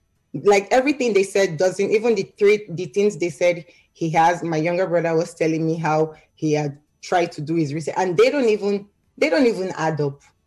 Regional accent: Delta, Nigeria; we're from Delta State. Like, so, like, that's our hometown. Like, we're from Niger Delta.

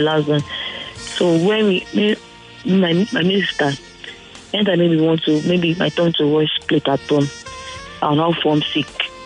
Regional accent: Australia; I'm from Australia, and I'm good.

